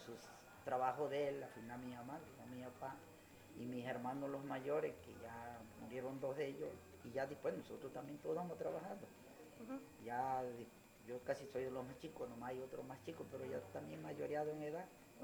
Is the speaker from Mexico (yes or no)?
yes; Escoba, Tabasco, Mexico; born there; En esta dirección, en Escoba.